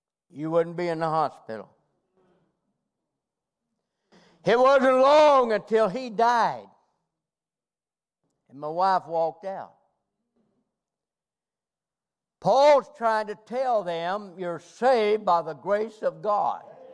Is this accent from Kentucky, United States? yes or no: yes; Kentucky, United States; I'm from Kentucky, and I went up north and married me a Yankee wife. Got me a Yankee woman.